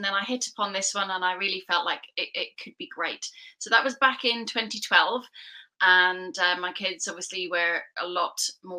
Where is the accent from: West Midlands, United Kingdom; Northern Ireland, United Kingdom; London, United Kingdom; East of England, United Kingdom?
Northern Ireland, United Kingdom; I actually come from a catering family. I grew up in Northern Ireland, where my grandparents had a restaurant.